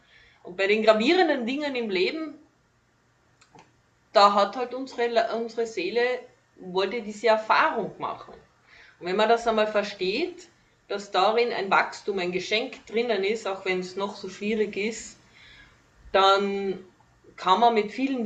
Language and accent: German; Carinthia, Austria; born there; ich bin gebürtige Kärntnerin, komme aus dem Kalifornien von Österreich